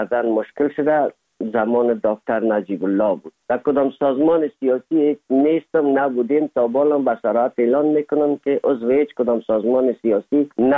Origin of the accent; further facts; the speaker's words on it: Afghanistan; now in Germany; زمانی که ما از افغانستان آمدیم